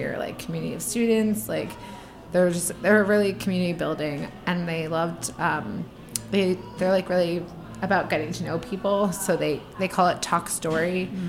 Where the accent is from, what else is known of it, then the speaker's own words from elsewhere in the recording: New Jersey, United States; and I am from New Jersey originally, so this is like coming home, but you know, with some distance.